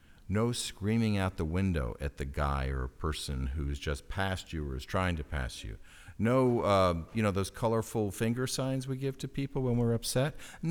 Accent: East Coast, United States; now in Napa, United States; or when I grew up on the East Coast, this is my country.

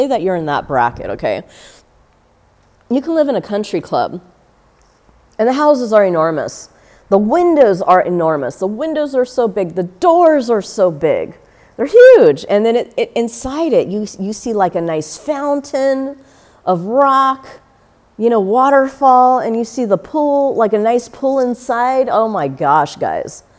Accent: United States; born there; I have come from the United States. I was American born. I'm an American and Mexican.

